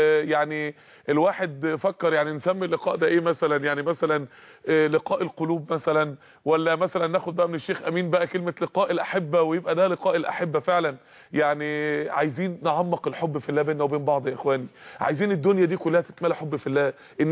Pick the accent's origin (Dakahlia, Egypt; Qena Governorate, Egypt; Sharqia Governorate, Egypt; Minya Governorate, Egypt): Dakahlia, Egypt; Mansoura; ومنارة عندنا في المنصورة وفي مصر كلها